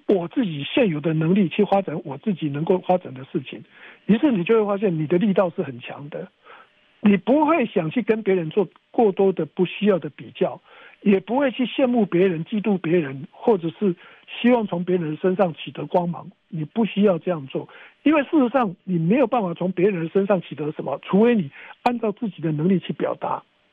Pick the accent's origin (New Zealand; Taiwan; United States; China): China; 我们中国人常常讲说熟能生巧